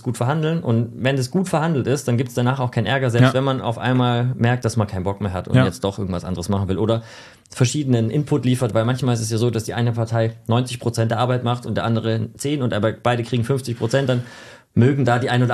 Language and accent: German; Germany; ich bin Deutscher.